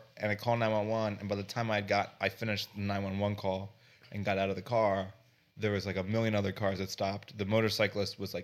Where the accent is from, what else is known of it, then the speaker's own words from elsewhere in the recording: Ellicott City, Maryland, United States; I'm from Ellicott City, Maryland.